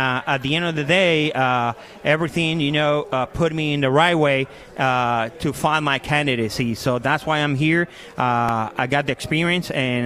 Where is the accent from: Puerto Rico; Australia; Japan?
Puerto Rico; …, born and raised in Puerto Rico, served 28 years in the United States Army